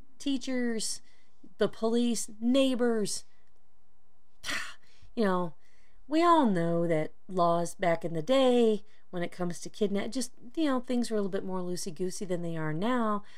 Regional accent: United States; You know, as an American, the oldest that, I mean, we have some old stuff that goes back to the colonies, but still when you think about it, that's only like 300 years.

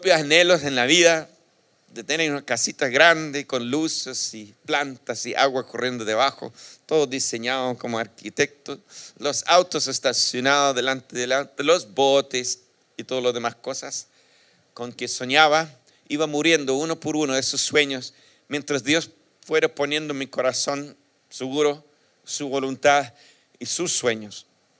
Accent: South Africa; Yo nací y crecí en Sudáfrica, y ahí fui a la universidad. Mis padres eran asistentes a una iglesia anglicana, pero nunca llegaron a conocer la fe verdadera en ese tiempo.

